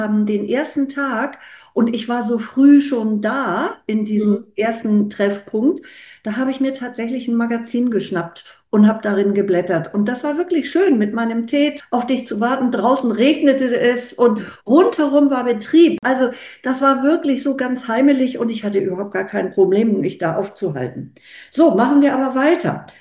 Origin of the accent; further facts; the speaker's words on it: Hamburg, Germany; als Hamburgerin